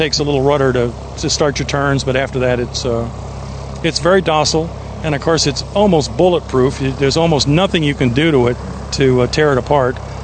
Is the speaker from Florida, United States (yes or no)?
yes; Florida, United States; I grew up in South Florida, and Dad was an early aviator, and my mother was an aviator.